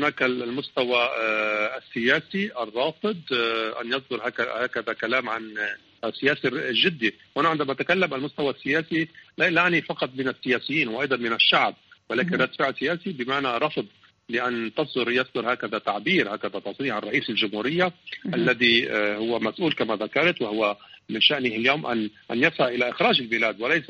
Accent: Lebanon; كنا نتوقع منه كلبنانيين أن يطرح فعلا مبادرة

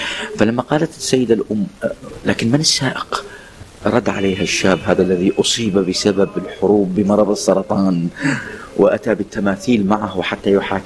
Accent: Iraq; بالعباءة العراقية اللي هي رمز كبير عندنا في العراق

